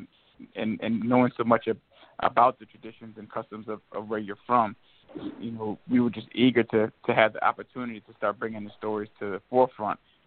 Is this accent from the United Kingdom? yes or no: no; New Orleans, Louisiana, United States; moved away; I mean, I think just growing up in New Orleans, you see so much, and it's not really until I left New Orleans